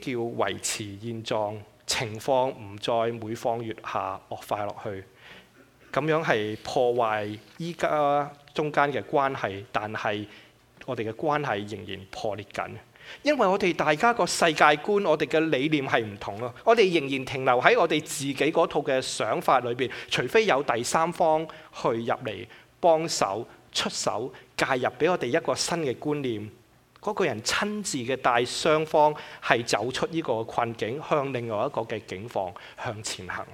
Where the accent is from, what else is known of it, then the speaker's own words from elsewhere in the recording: China; 有啲人我哋中國人就講啦